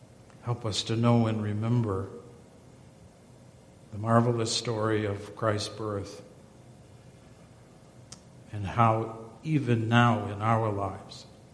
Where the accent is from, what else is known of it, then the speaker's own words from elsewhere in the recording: Wisconsin, United States; Maybe it's that vacation in Bermuda in February, because we're from Wisconsin.